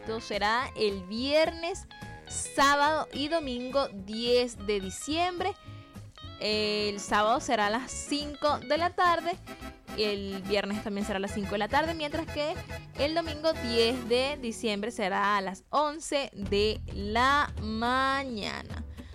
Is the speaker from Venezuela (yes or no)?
yes; Venezuela; a nosotros como venezolanos